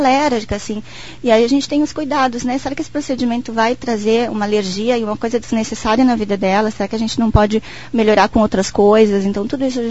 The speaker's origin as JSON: {"language": "Portuguese", "town": "Porto Alegre", "region": "Rio Grande do Sul", "country": "Brazil", "said": "eu realmente venho de Porto Alegre"}